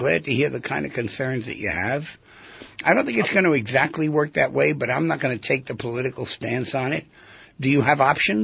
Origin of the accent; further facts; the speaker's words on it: United States; I'm not ashamed to say I'm American.